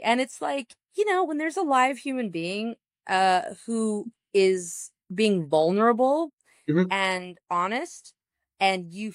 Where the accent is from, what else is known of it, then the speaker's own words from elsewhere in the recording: United States; it's very personal in that I come from America.